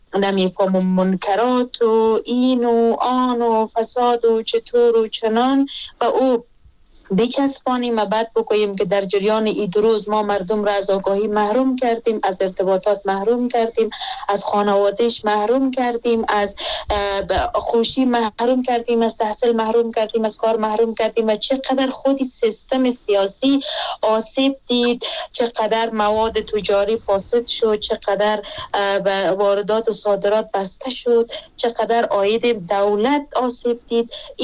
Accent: Afghanistan; born or raised there

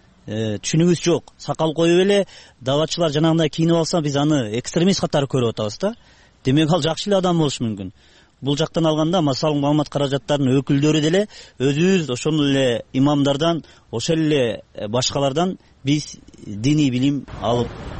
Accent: Batken Region, Kyrgyzstan; А бирок ошол мен өзүм Баткенден болом.

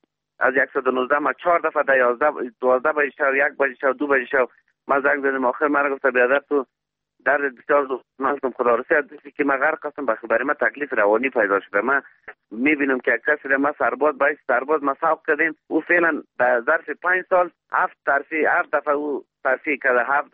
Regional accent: Ghazni, Afghanistan; چون ولایت ما ولایت آسیب‌پذیر هم است.

